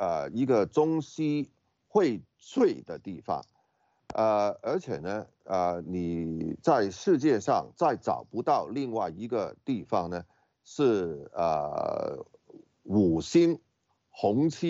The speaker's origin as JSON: {"language": "Chinese", "country": "Hong Kong", "said": "其实呢，作为一个香港人呢，没有人是希望香港啊是被弄垮的嘛"}